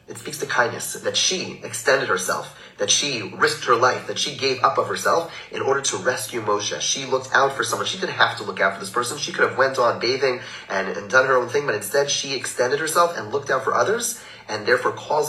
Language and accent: English; Canada; I have a perk of growing up in Canada.